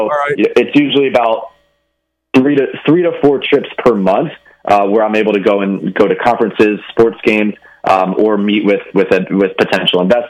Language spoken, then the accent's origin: English; Philadelphia, Pennsylvania, United States; I'm from Philly. I'm a huge Philly sports fan.